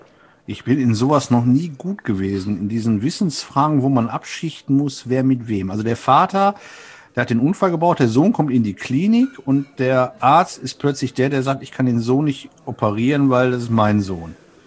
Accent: Kamp-Lintfort, North Rhine-Westphalia, Germany; Also ich bin groß geworden in Kamp-Lintfort in der St. Josef-Gemeinde

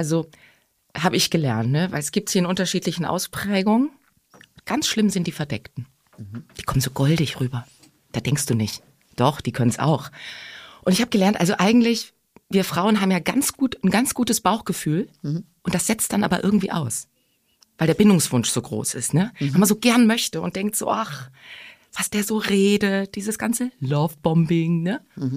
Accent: Hesse, Germany; Das ist bei Wetzlar, da habe ich mein Abi gemacht. Und tatsächlich in diesem Ort, wo ich lebe, im Wald, da ist meine Mutter geboren.

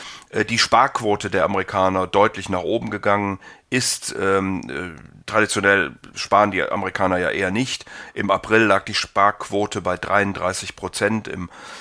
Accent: Rhineland, Germany; Ich bin ja Rheinländer

